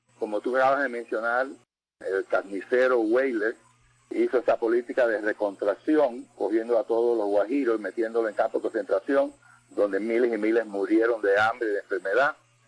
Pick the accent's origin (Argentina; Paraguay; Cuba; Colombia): Cuba; yo me acuerdo de niño en Cuba